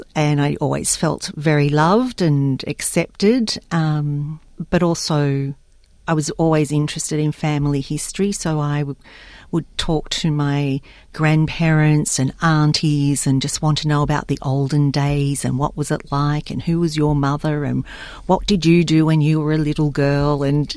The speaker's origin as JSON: {"language": "English", "town": "Newcastle", "region": "New South Wales", "country": "Australia", "tie": "born or raised there", "said": "I grew up in Newcastle, a very Anglo-oriented city in New South Wales, north of Sydney, and I did not know any people other than Anglo people."}